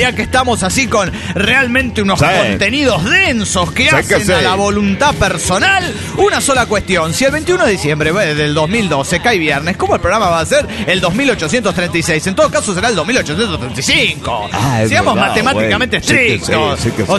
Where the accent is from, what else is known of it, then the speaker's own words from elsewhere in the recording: Valencia, Carabobo, Venezuela; de Valencia, Venezuela.